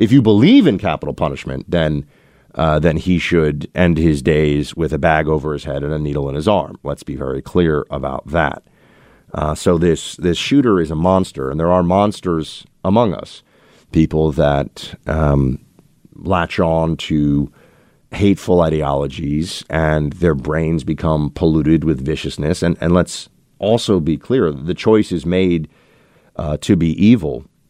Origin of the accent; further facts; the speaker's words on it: New York, United States; I was somebody who went to the city of Chicago. I'm a New Yorker.